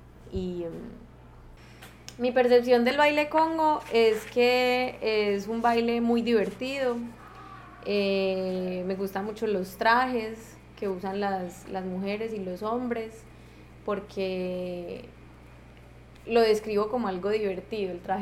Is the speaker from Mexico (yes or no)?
no; Guatapé, Antioquia, Colombia; also born or lived in Bogotá / Medellín; now in Portobelo, Panama; yo nací en Bogotá, pero nunca he vivido allá. Me crié, fue en Guatapé, que es un pueblo cercano a Medellín. Toda la vida viví allá, la infancia. Y luego ya me crié pues en Medellín. Yo llegué a Portobelo hace 5 años